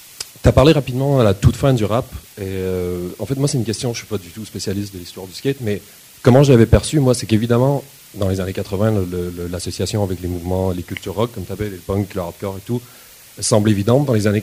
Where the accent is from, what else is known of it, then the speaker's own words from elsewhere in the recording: Montreal, Quebec, Canada; Et chez nous à Montréal récemment